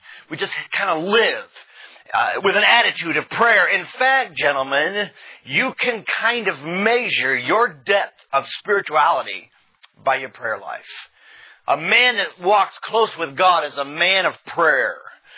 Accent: West Coast, United States; I'm originally from the West Coast, and living in the South as long as I have

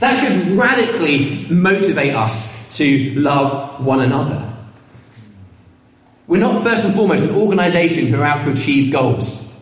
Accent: United Kingdom; I know this is awkward, but we're British. We get over awkwardness.

